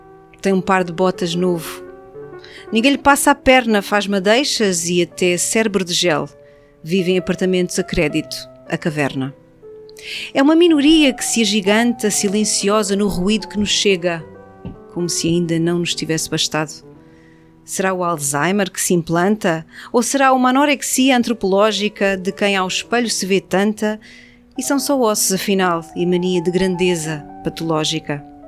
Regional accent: Mafra, Lisbon, Portugal; also born or lived in Macau; Eu nasci em Lisboa, mas os meus pais viviam em Mafra. Portanto, a minha infância foi em Mafra e depois, entretanto, fomos para Macau e fiquei lá até cerca dos 10 anos e depois voltámos para Mafra, para a minha adolescência, Mafra, e depois Lisboa e por aqui fiquei.

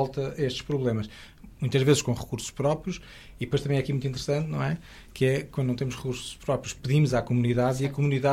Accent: Belém, Lisbon, Portugal; quando nós dizemos que somos de Belém

